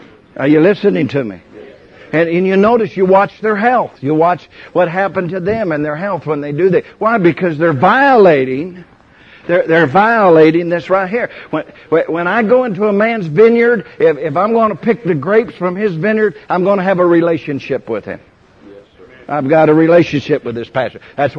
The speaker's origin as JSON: {"language": "English", "region": "California", "country": "United States", "tie": "born or raised there", "said": "When the Lord told me to go back to California, I could not go back to my hometown."}